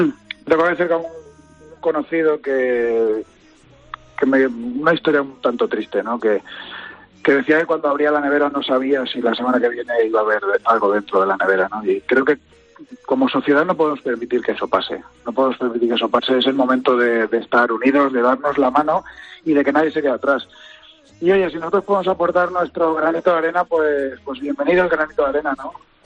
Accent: Jaraíz de la Vera, Extremadura, Spain; now in Valladolid, Spain; Yo siempre digo que soy vallisoletano de adopción y jaraiceño de corazón. Eso no me lo quita nadie. El olor a pimentón, ese le voy a tener hasta el día que desaparezca.

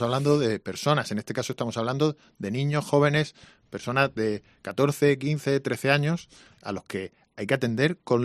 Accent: Region of Murcia, Spain; Somos la región de Murcia, la comunidad autónoma que menos guardias civiles y menos policías tiene

